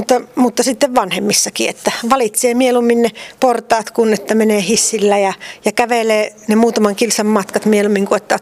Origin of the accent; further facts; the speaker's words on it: Varkaus, North Savo, Finland; Joo, kyllä näin, että tosiaan Varkaudesta olen kotoisin